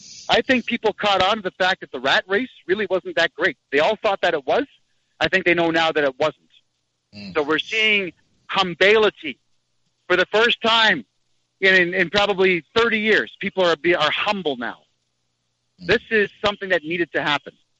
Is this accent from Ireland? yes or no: no; Mississauga, Ontario, Canada; there's a lot of people in Mississauga right now, my hometown, living in their cars